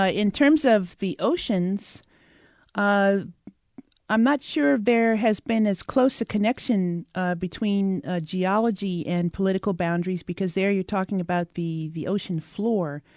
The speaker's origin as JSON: {"language": "English", "region": "Hawaii", "country": "United States", "tie": "born or raised there", "said": "I grew up in the Hawaiian Islands, so I was already surrounded by the oceans"}